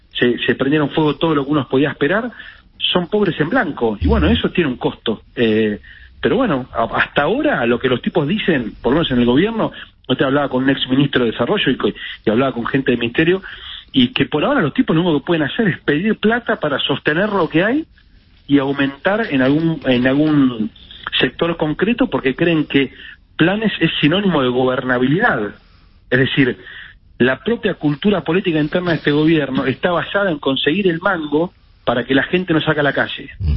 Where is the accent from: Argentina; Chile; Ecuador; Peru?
Argentina; Buenos Aires; No, yo soy porteño como vos.